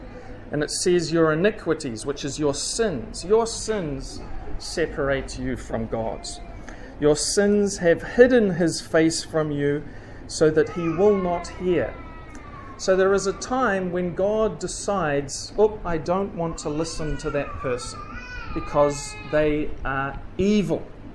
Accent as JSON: {"language": "English", "country": "New Zealand", "said": "Doesn't matter which nation you're from. I'm from New Zealand."}